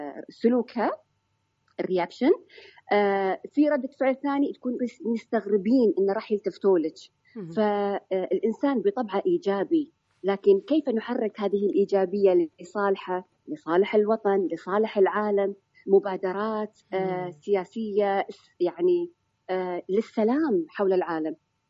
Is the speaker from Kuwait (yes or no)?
yes; Kuwait; وأيضا VIP هنا عندنا بالكويت